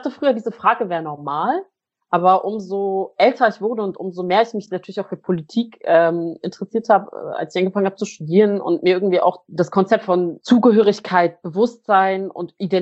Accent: Berlin, Germany; Also ich komme aus Südberlin. Südberlin ist da sehr türkisch, arabisch, polnisch, russisch geprägt.

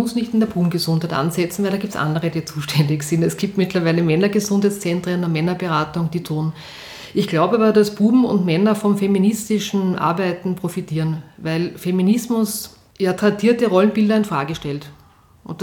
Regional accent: Vienna, Austria; ich bin in Wien aufgewachsen, in Atzgersdorf, und bin jeden Tag mit der Schnellbahn zum Matzensdorfer Platz gefahren, weil dort war meine Schule.

